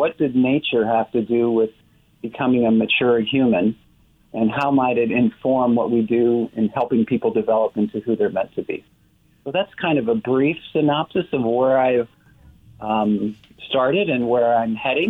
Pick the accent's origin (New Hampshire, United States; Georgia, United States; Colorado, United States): Colorado, United States; Denver; I grew up in Denver, a lover of nature, and spent most of my weekends in the mountains near the headwaters of the Colorado River.